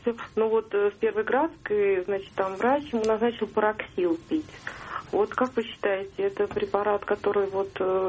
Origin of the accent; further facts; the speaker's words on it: Moscow, Russia; я из Москвы.